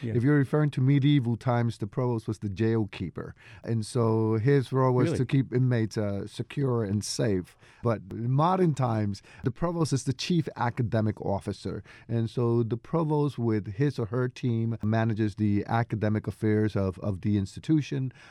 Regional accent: Arecibo, Puerto Rico; born there; I was born in Puerto Rico in this town called Arecibo.

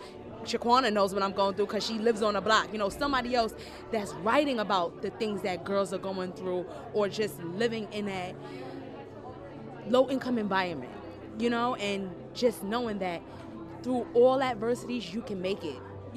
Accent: Brooklyn, New York, United States; I come from Red Hook Projects in Brooklyn, so, you know, I've seen a lot.

